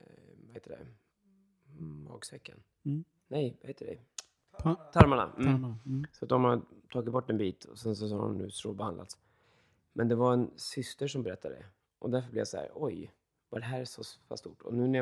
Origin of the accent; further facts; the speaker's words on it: Stockholm, Stockholm County, Sweden; born there; also born or lived in Gothenburg / Barcelona / Malmö; för Stockholm är jag född, och sen flyttade jag till Göteborg då, och sen flyttade jag tillbaka till Stockholm, och sen så sticker jag från Stockholm till Barcelona och bor där i 2 år